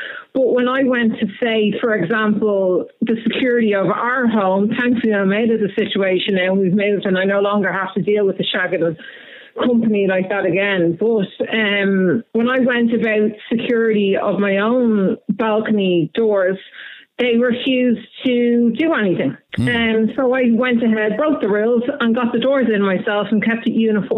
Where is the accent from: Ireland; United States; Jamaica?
Ireland; Personally, I'm very proud that I'm Irish and I love the Irish flag